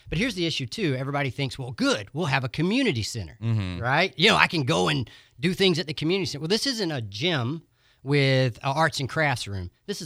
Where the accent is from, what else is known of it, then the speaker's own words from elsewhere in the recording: Grand Ridge, Florida, United States; Now, I'm from Grand Ridge, which is just east of Marianna, and we only have three kind of people in Grand Ridge.